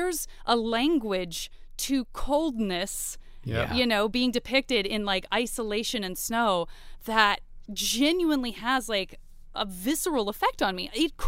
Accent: Tucson, Arizona, United States; I'm a kid from Tucson, and I would listen to the soundtrack.

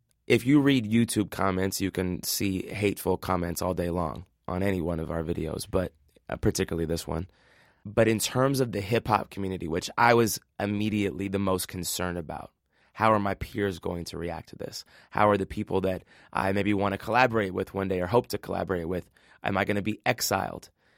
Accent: Seattle, Washington, United States; And my story is I'm from Seattle, Washington, a very liberal part of the city, Capitol Hill.

